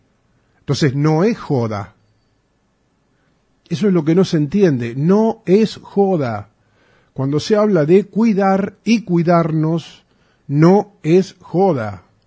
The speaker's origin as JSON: {"language": "Spanish", "country": "Argentina", "said": "los que estamos adentro de la Argentina somos argentinos"}